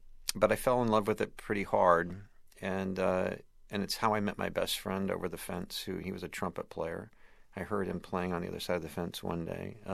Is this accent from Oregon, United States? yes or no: yes; Portland, Oregon, United States; I was from Portland, Oregon. And Portland, Oregon, was sort of a required stop in a dying art form.